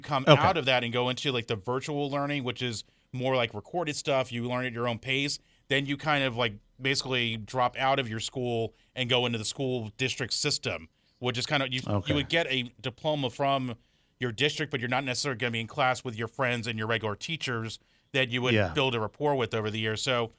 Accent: Daytona Beach, Florida, United States; growing up in Daytona, like I had I didn't play football, but I had to go to games as our yearbook photographer.

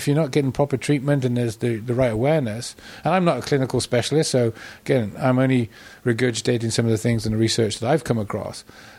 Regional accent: United Kingdom; now in United States; And obviously, yes, I'm a Brit, but I'm an American citizen now.

